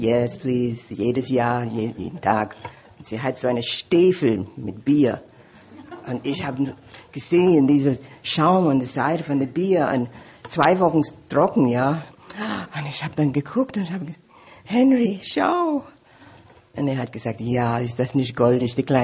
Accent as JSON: {"language": "German", "country": "Jamaica", "tie": "born or raised there", "second_language": "German", "moved": "as an adult", "lives_now": "Germany", "said": "wir sind alle Quakers. Quakers ist eine Religion ohne Alkohol. Also ich bin aufgewachsen in Jamaika, eine kleine heile Welt, ohne Alkohol."}